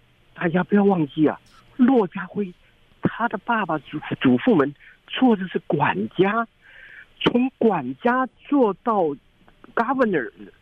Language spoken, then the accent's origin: Chinese; China; 我们中国人1860年美国铁路是中国人盖的